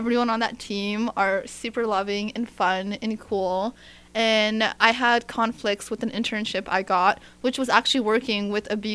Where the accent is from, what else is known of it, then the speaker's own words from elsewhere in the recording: Australia; I am originally from Australia.